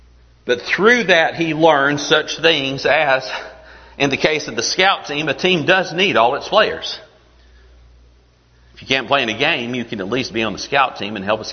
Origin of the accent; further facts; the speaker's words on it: Coleman, United States; I grew up here in Coleman and spent time after graduating Auburn up there